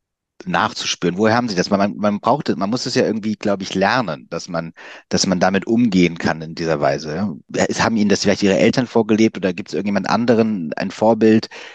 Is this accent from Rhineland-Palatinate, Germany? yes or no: no; Cologne, North Rhine-Westphalia, Germany; born there; Ich bin selbst auch in Köln geboren, habe dann zwar nicht lange da gelebt, später nochmal da gearbeitet.